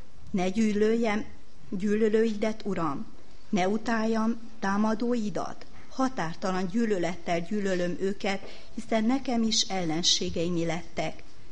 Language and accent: Hungarian; Cluj-Napoca, Cluj County, Romania; now in Satu Mare, Romania; Kolozsváról, illetve Kidéből jöttem ide, férhez.